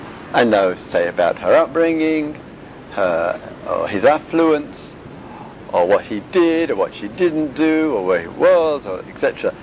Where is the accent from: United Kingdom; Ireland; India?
United Kingdom; England; The only reason that the other monks and nuns knew that I was from the West was obvious. It was a clue. And they probably knew I was English because I was also far too lazy to spend the time learning Thai language.